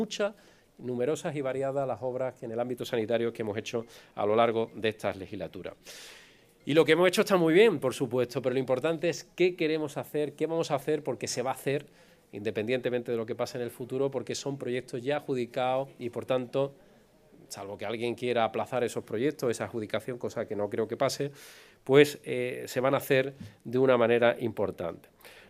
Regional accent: Málaga, Andalusia, Spain; yo soy malagueño

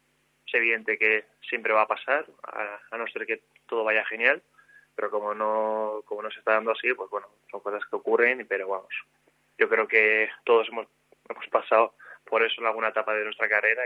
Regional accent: Basque Country, Spain; Somos vascos los dos, sí.

